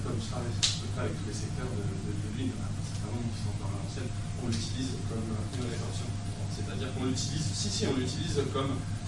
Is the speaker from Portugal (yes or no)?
no; Hauts-de-France, France; moi je viens de la Picardie, je vous jure, c'est le désert.